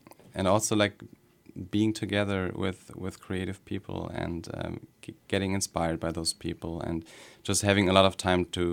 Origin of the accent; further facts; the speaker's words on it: Münster, North Rhine-Westphalia, Germany; moved away as an adult; now in Berlin, Germany; I was born in Münster in Germany. That's in the western part of Germany, where I lived for the first 25 years. And then I moved to Berlin 4 years ago, where I work as an illustrator.